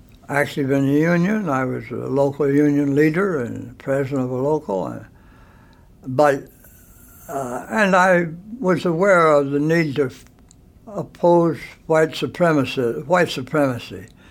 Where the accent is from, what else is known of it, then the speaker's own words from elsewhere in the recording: Appalachia, United States; also born or lived in Indiana / Kentucky / West Virginia; Well, the tenderest years, until I was 10, I lived in Indiana, southwestern Indiana, in a rural community. And then for the rest, I lived in Appalachia, Kentucky, and West Virginia.